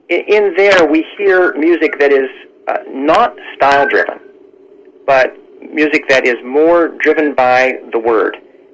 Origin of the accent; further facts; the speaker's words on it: West Virginia, United States; I'm from West Virginia originally, so it's kind of the music of my people to enjoy country and bluegrass.